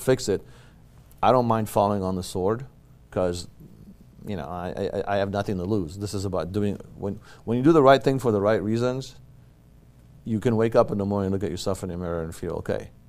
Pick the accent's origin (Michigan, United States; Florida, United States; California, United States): California, United States; So I grew up in the Bay Area, in the East Bay, and I skied right up here. And I used to come down and party in Reno.